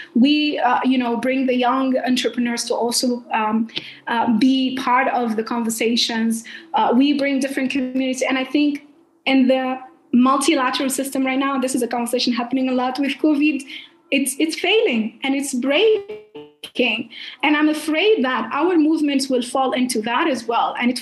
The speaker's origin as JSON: {"language": "English", "country": "Tunisia", "tie": "born or raised there", "also_born_or_lived": "several cities in Tunisia", "said": "I grew up with a lot of sense of diversity, first because I come from Tunisia, and Tunisia is just a mosaic of diversity."}